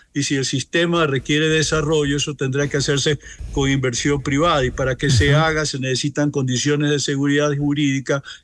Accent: Ecuador; nos toca como sociedad, como pueblo ecuatoriano, pagar una factura

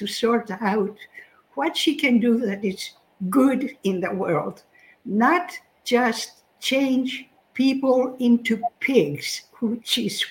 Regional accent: Greece; now in United States; I grew up in Greece and roamed in places that had archaeological sites, museums.

